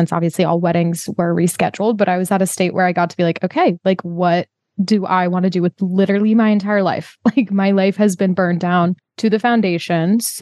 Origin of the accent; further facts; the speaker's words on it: Utah, United States; And I am originally from Utah and everyone gets married there quite often.